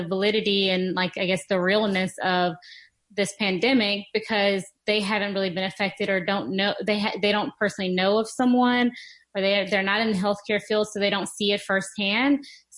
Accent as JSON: {"language": "English", "country": "Sudan", "lives_now": "United States", "said": "Where are you from? And I say Sudan."}